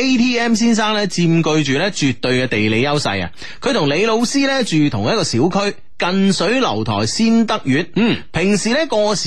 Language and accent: Cantonese; Hong Kong; 即系比如我哋港人啦